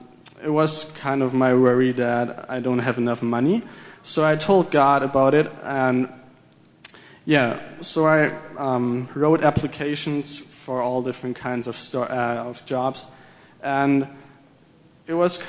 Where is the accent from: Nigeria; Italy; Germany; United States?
Germany; English is a second language; and I'm from Germany